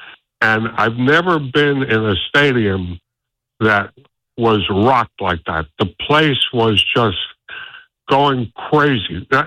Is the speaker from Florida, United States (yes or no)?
no; Brooklyn, New York, United States; So I was born and brought up in Brooklyn